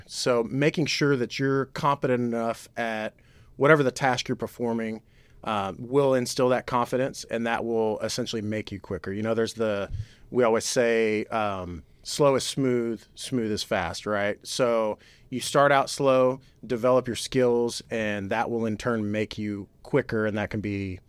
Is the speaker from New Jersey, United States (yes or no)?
no; Houston, Texas, United States; I grew up in the area. I came from the Houston area. I've been here almost my whole life.